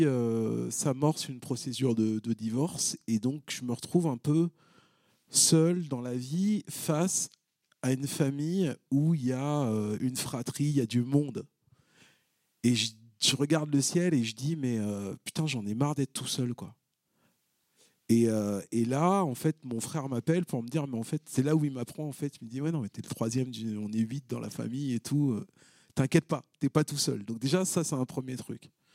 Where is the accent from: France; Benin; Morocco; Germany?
Benin; retourner sur ma terre natale et puis d'aller dire bonjour à mon oncle, m'occuper de la tombe des grands-parents, etc.